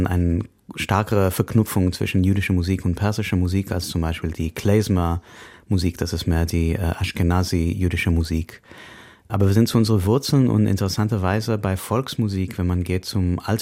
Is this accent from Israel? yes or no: yes; Israel; Ich komme aus Israel